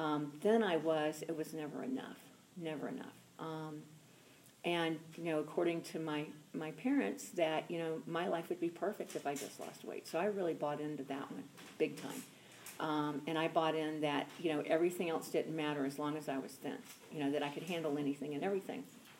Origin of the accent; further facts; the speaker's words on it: Atlanta, Georgia, United States; also born or lived in Athens; I was born in Athens, Georgia, raised in Atlanta